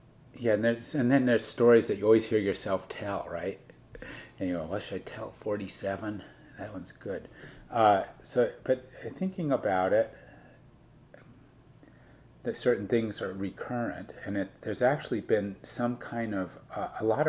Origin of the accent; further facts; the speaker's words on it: Los Angeles, California, United States; I'm a native, a fourth generation Californian on my mother's side. And I was born in Echo Park area and have lived here all my life.